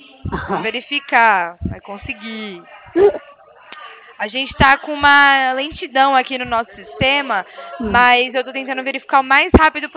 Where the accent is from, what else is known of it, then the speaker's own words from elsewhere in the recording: Americana, São Paulo, Brazil; Eu sou de Americana.